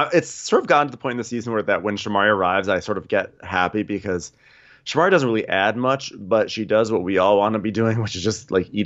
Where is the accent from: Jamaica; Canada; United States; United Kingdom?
Canada; I'm Canadian